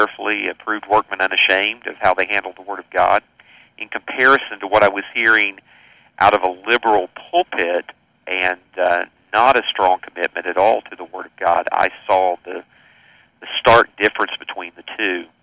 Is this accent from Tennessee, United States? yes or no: yes; Tennessee, United States; born there; I grew up in a Christian home. I was born in East Tennessee, and during a time when it was a Southern Baptist church